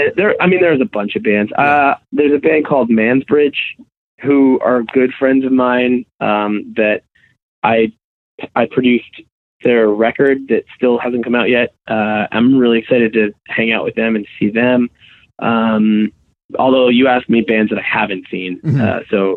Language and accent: English; Canada; I have the benefit of being a Canadian citizen, so I've never had to deal with our border